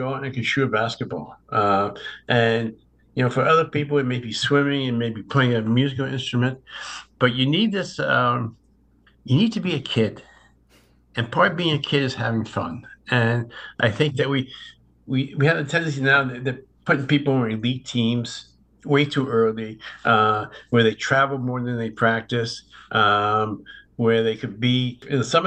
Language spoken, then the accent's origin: English; New York, United States; I grew up on Long Island, but I went to school in Queens with a bunch of my friends.